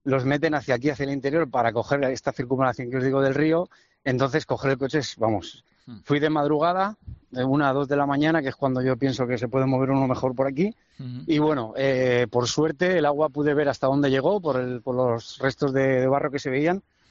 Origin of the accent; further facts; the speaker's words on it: Zaragoza, Aragon, Spain; born there; Allí, en la clínica